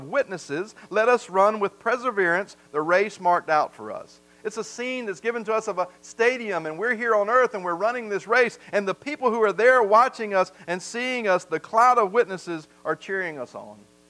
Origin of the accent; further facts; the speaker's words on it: the South, United States; I am from the South.